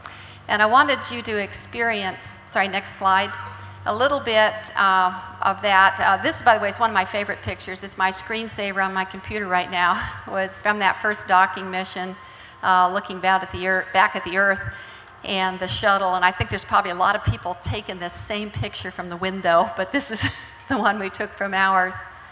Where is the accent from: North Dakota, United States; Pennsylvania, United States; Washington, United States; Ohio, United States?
Washington, United States; So you don't know that my dad was a Marine, and I grew up in Eastern Washington.